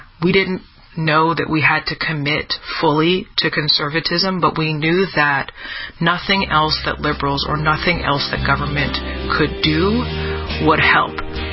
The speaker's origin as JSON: {"language": "English", "region": "District of Columbia", "country": "United States", "tie": "born or raised there", "said": "how I grew up in the District of Columbia, we were surrounded by all sorts of black folks."}